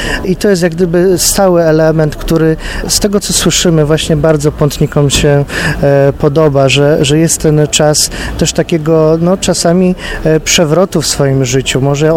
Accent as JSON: {"language": "Polish", "town": "Kalisz", "region": "Greater Poland Voivodeship", "country": "Poland", "said": "Pochodzę z Kalisza, więc moje serce bije w rytm kaliskich grup"}